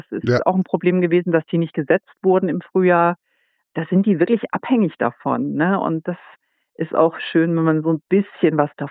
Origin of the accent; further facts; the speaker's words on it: Saxony, Germany; born there; now in Northern Germany; Ich bin ja auch nicht im Norden aufgewachsen. Ich bin in Sachsen geboren und bin ja vor über 10 Jahren in den Norden gezogen.